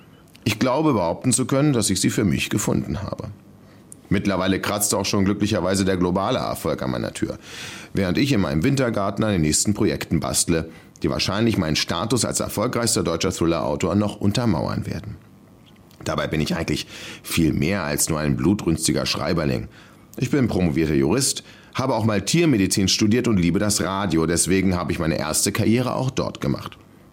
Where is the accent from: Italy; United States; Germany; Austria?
United States; Ich komme aus den USA